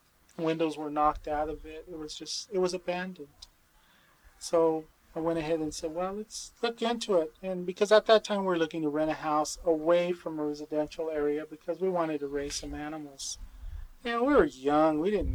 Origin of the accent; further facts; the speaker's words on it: Redlands, California, United States; And we were raised on Harold and 6th Street, Northside, up here in Redlands.